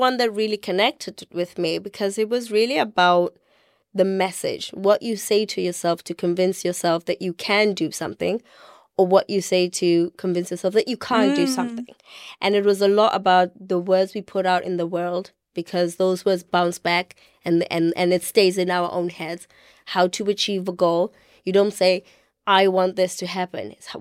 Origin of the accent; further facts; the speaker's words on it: South Africa; I come from South Africa.